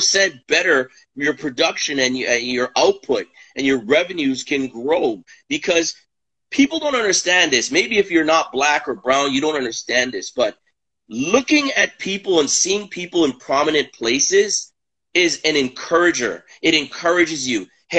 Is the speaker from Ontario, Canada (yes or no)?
yes; Toronto, Ontario, Canada; I'm born and raised in Toronto, Canada. I don't know any other country. My background is Jamaican.